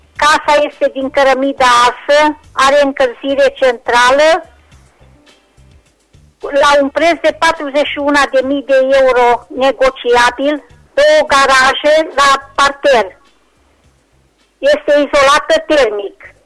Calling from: Reșița, Caraș-Severin, Romania; din Reșița și am câteva anunțuri de făcut.

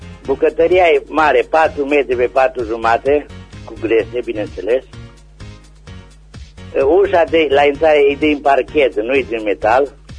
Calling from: Lugoj, Timiș County, Romania; De la Lugoj, sunt de la Lugoj

